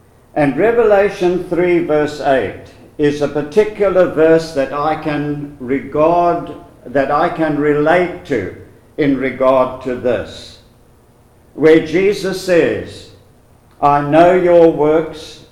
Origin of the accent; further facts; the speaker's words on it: East London, Eastern Cape, South Africa; born there; I was born in May 1934 in the city of East London on the eastern coast of South Africa. My father was a Roman Catholic and my mother a Methodist